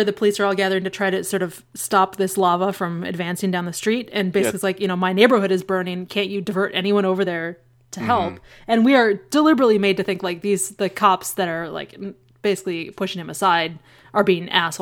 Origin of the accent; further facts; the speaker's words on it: St. Louis, Missouri, United States; Like, I'm from St. Louis, so we have a lot of cul-de-sacs.